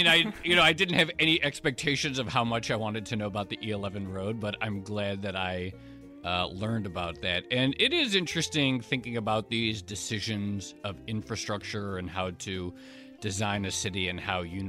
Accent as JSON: {"language": "English", "town": "Detroit", "region": "Michigan", "country": "United States", "tie": "born there", "said": "I was born in Detroit"}